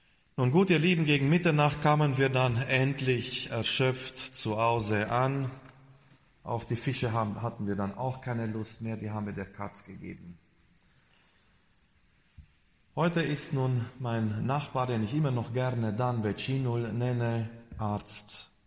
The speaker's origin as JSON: {"language": "German", "town": "Stolzenburg", "region": "Sibiu County", "country": "Romania", "tie": "born or raised there", "said": "Mündra war eine Ortschaft nicht weit von meiner Heimatgemeinde, Stolzenburg, zwischen Stolzenburg und Salzburg."}